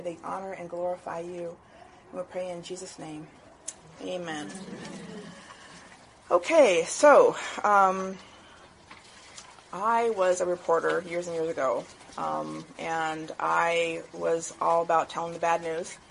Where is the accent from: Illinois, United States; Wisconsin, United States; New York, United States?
Wisconsin, United States; Madison; I'm from the Madison area.